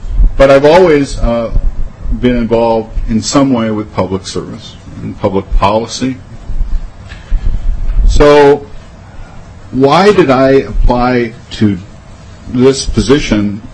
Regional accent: Golden Valley, Minnesota, United States; I grew up in Golden Valley, went to Golden Valley High School, went to Gustavus Adolphus College, graduated from there in 3 years cum laude.

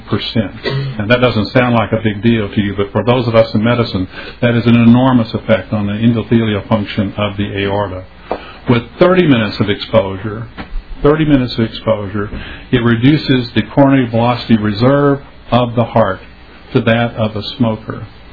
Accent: Rochester, Minnesota, United States; I'm from Rochester, Minnesota.

